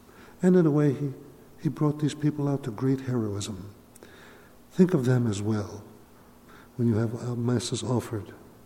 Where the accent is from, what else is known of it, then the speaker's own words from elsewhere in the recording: Queens, New York, United States; I came from Resurrection Ascension Parish in Middle Village, Queens.